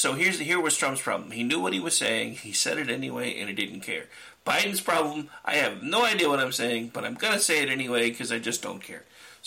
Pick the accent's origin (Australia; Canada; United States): United States; Oklahoma; born there; also born or lived in Seattle, Washington; now in Delaware, United States; So I was born in Oklahoma, which huge state, moved to Seattle, which was Washington's fairly big state. Moved to Delaware, which is like a postage stamp